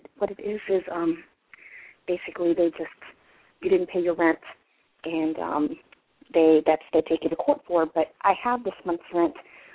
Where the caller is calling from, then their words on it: Washington, District of Columbia, United States; I'm calling from Washington, D.C.